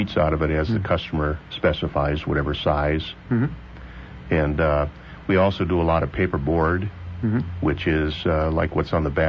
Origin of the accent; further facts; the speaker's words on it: Appleton, Wisconsin, United States; Well, my background is that I grew up in Appleton, and I attended the University of Wisconsin down in Madison.